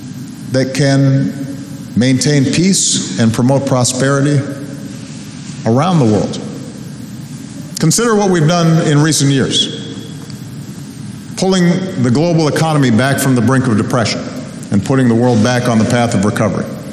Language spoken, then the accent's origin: English; United States; And as an American, we're famously disdainful of government.